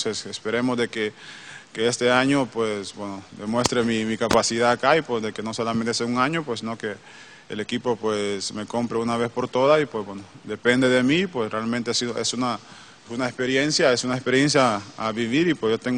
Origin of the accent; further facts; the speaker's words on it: Honduras; Como hondureño, eso es un gran paso, ¿no?